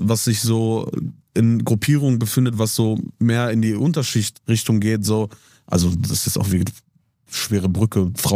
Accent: North Rhine-Westphalia, Germany; Also ich repräsentiere ja die Gegend, wo ich herkomme. Ich repräsentiere das für die Leute, die sich auch damit wohlfühlen, die sagen, ey, das ist einer von uns.

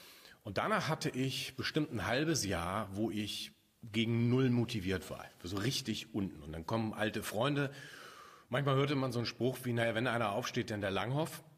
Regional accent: Hamburg, Germany; Naja, ich bin so im Speckgürtel von Hamburg groß geworden

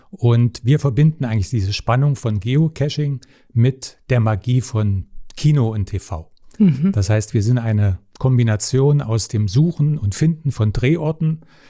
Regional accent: Halle, Saxony-Anhalt, Germany; Wie du schon sagst, ich komme aus Halle. Ich lebe und arbeite jetzt wieder in Halle. War lange Zeit auch in Berlin tätig, habe in Sachsen-Anhalt studiert, Medieninformatik.

